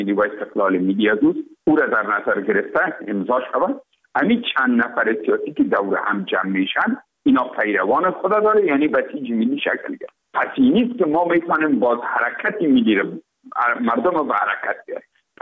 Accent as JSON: {"language": "Persian", "country": "Afghanistan", "said": "ما افغان هستیم."}